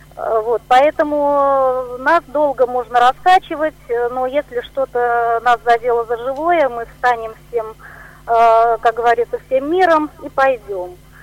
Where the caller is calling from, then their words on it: Tver, Tver Oblast, Russia; Я из Твери.